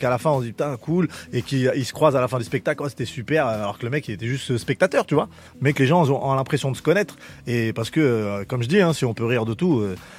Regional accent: Champigny-sur-Marne, Île-de-France, France; Moi, je suis de Champigny, c'est pas loin.

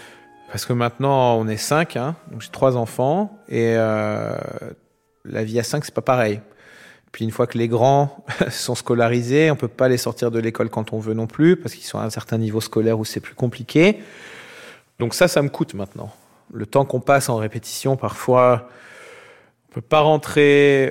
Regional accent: Annecy, Auvergne-Rhône-Alpes, France; born there; Je suis né à Annecy, en Haute-Savoie, en 1984, le 27 avril. Donc c'est bientôt mes 40 ans.

